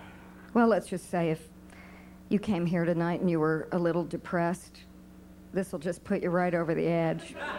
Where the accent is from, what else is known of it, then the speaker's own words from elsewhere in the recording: New York, United States; also born or lived in Chicago; As some of you may or may not know, I'm originally from New York, and then recently from Chicago.